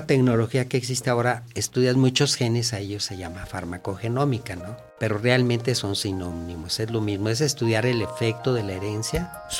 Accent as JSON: {"language": "Spanish", "region": "Durango", "country": "Mexico", "said": "Y entonces, por circunstancias familiares, regresé a mi tierra, aquí a Durango"}